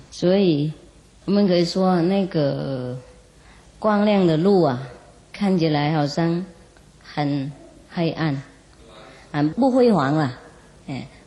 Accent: China; 我们是中国人嘛，所以讲那个

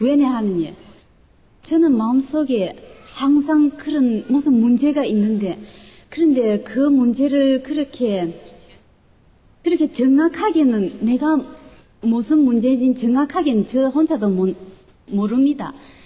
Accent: Busan, South Korea; Korean is a second language; 오늘 저는 내 고향 부산에서 또 이 아름다운 한국말로 가지고 여기서 이렇게 우리 사부님을 이렇게 얘기하니까 정말로 기쁩니다. 여긴 내 고향인데요.

